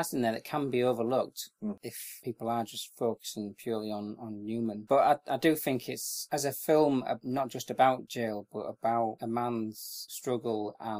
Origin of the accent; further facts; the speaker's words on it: United Kingdom; which are things that, as a Brit, you tend to have to live